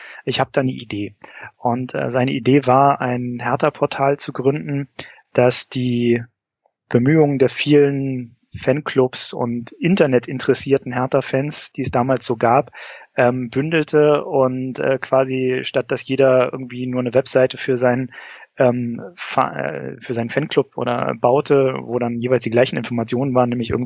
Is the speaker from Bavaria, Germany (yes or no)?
no; Berlin, Germany; geboren und aufgewachsen in Berlin, geboren 1978, aufgewachsen im Eichkamp, quasi in direkter Nachbarschaft zum Mommsenstadion.